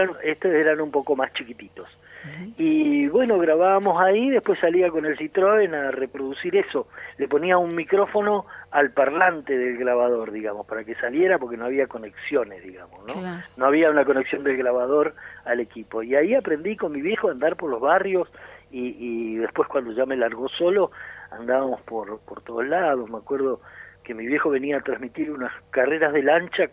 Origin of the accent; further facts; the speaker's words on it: El Bolsón, Río Negro, Argentina; aprendí mucho viviendo y andando por mi pueblo, por el Bolsón. Yo nací en Bolsón, me crié en Bolsón